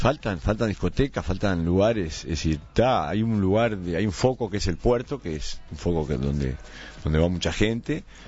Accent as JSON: {"language": "Spanish", "region": "Montevideo", "country": "Uruguay", "tie": "born or raised there", "also_born_or_lived": "Punta del Este", "said": "pues yo prácticamente nací en Punta del Este, entre Punta del Este y Montevideo, porque mis padres, bueno, tenían una residencia en el country"}